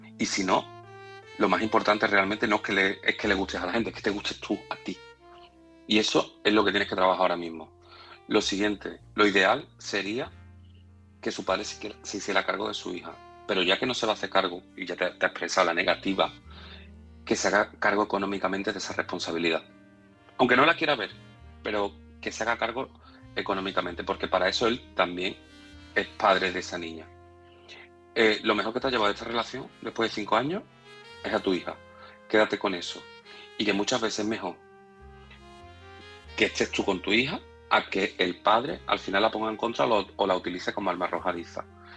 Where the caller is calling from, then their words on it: Seville, Andalusia, Spain; corresponsal de Sevilla.